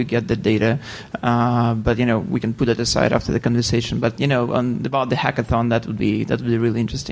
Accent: New York, United States; I'm from New York.

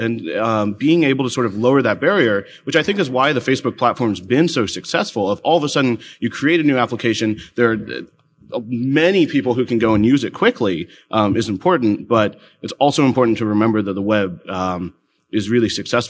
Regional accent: Fiji; I'm the only Fijian that I know of.

